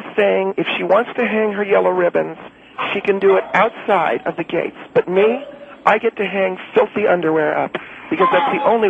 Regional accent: California, United States; Well, I'm from California. We're a little more progressive.

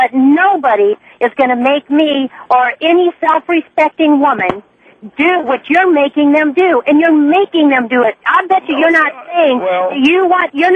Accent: United States; I am not Hispanic. I am white. I'm an American woman.

